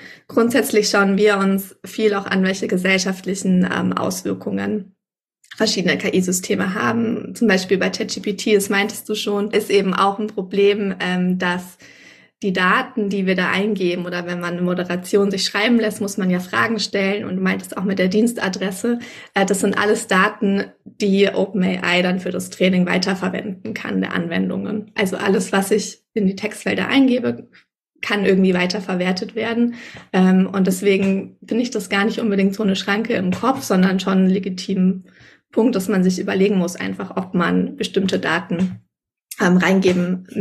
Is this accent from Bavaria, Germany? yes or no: yes; Bavaria, Germany; now in Berlin, Germany; Ich bin in der Nähe von Nürnberg aufgewachsen und lebe inzwischen in Berlin